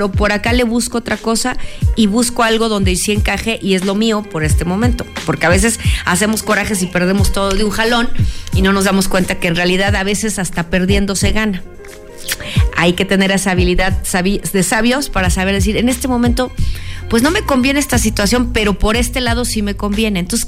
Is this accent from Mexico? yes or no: yes; Mexico; porque todos somos iguales, todos somos mexicanos